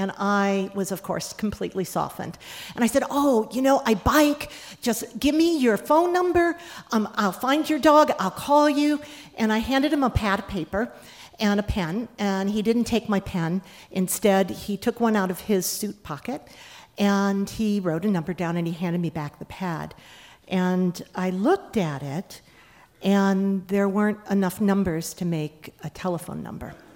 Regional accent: the South, United States; I grew up in the South where the light does not change very much.

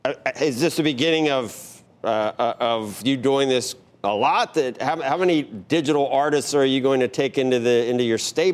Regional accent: Cincinnati, Ohio, United States; I'm from Cincinnati

